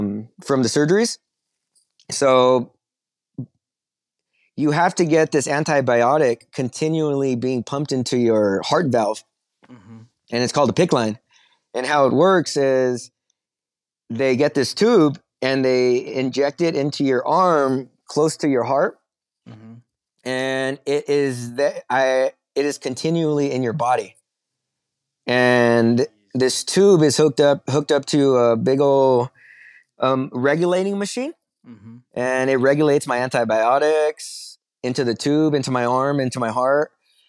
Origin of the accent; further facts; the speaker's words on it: Pico Rivera, California, United States; No, I'm from East LA. There's a small city called Pico Rivera.